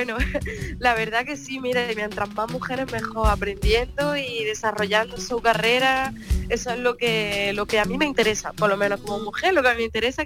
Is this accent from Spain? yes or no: yes; Jaén, Andalusia, Spain; Yo soy de Jaén, pero la verdad que siempre he sentido el cariño de Jerez